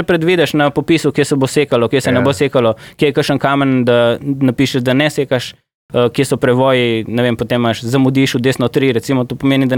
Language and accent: Slovenian; Vipava, Goriška, Slovenia; on je z Idrije, jaz sem iz Vipave